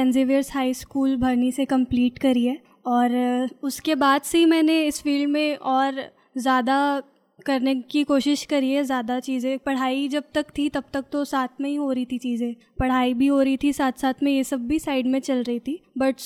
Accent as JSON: {"language": "Hindi", "region": "Chhattisgarh", "country": "India", "said": "मैं छत्तीसगढ़ की रहने वाली हूँ"}